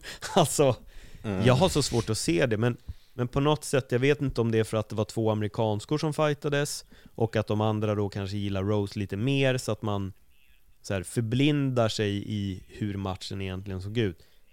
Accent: Spain; Min känsla av den här matchen var i alla fall som när jag var liten i Spanien

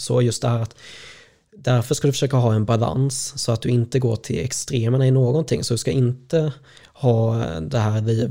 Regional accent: Småland, Sweden; jag är smålänning i grunden

